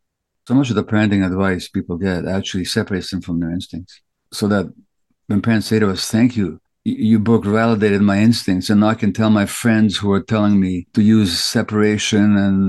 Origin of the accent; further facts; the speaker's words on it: Budapest, Hungary; I remember growing up in Budapest, Hungary in the 1950s.